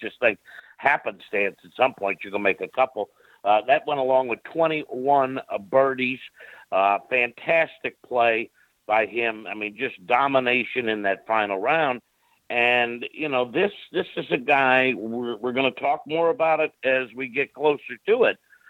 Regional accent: United States; And it's one of the closest events, obviously, to my hometown up in the Quad Cities area.

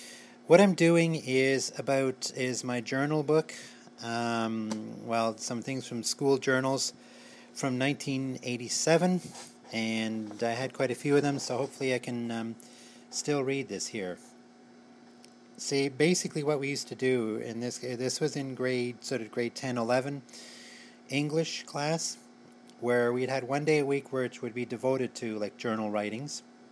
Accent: Niagara-on-the-Lake, Ontario, Canada; Going down the streets, especially around Niagara, on my hometown of Niagara-on-the-Lake

